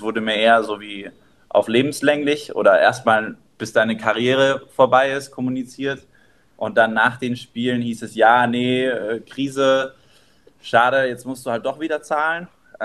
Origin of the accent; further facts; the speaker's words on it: Canary Islands, Spain; now in France; 6 Wochen auf den Kanaren in meiner Heimat